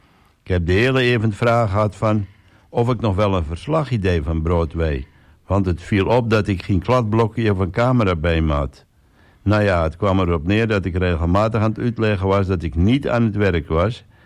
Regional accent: Zaltbommel, Gelderland, Netherlands; now in Texel, Netherlands; En in juli 2001 ben ik op Texel gekomen en toen mocht ik beginnen als redacteur van de Texelse krant. Ik kom uit Zaltbommel, waar de rest van mijn familie woont.

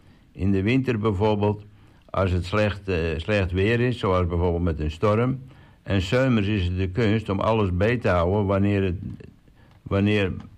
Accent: Oudeschild, North Holland, Netherlands; Ik ben 47 jaar oud en ik kom uit Oudeschil en ik ben trouwd met Simone en samen hebben we 2 kinderen.

